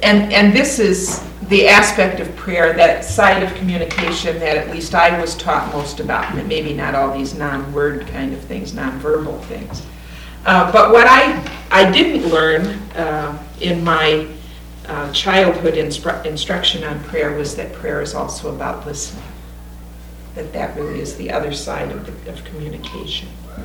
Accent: Missouri, United States; I mean, I grew up in Missouri Synod Lutheran in Missouri, and I was taught that dancing was wrong.

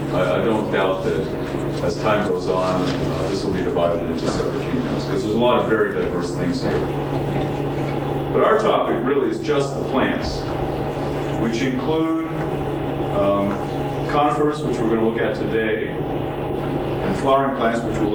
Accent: New England, United States; I knew the trees, and I came from New England.

